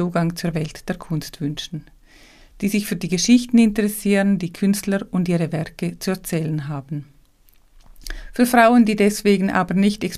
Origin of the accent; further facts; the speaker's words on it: Liechtenstein; Ich komme aus Liechtenstein, das genau in der Mitte liegt. Unsere Sprache, unser Dialekt ist mit dem Dialekt im Vorarlberg Österreich am nächsten verwandt, obwohl diese uns eher mit der Schweiz in Verbindung bringen.